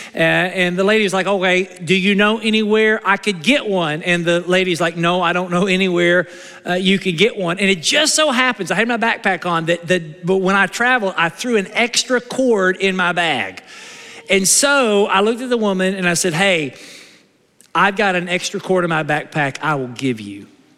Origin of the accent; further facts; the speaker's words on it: Naples, Florida, United States; he's heard I'm from Naples, Florida, okay?